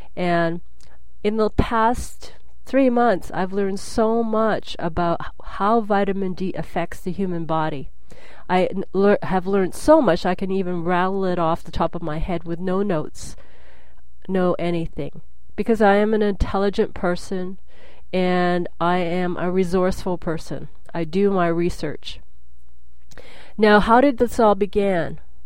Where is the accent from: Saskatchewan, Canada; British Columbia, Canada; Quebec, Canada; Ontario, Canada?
British Columbia, Canada; Vancouver; I am from Vancouver, BC.